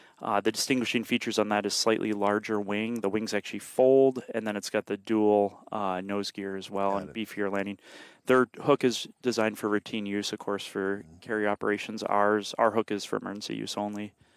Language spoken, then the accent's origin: English; Illinois, United States; growing up in Illinois, so already, you know, Illinois public school education.